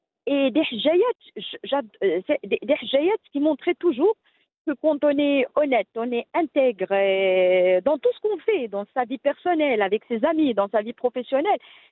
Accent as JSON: {"language": "French", "town": "Rabat", "region": "Rabat-Salé-Kénitra", "country": "Morocco", "tie": "born or raised there", "said": "Moi, je suis née, j'ai grandi à Rabat. Donc, juste pour expliquer les deux, donc, mon père est de Ouazen, ma mère est de Rabat."}